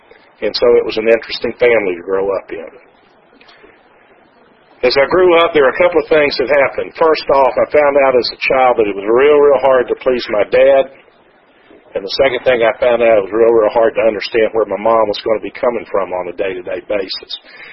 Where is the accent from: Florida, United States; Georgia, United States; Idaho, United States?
Georgia, United States; Atlanta; Now, I talk funny. I'm from Atlanta. And if y'all aren't from Atlanta, I may sound a little bit funny.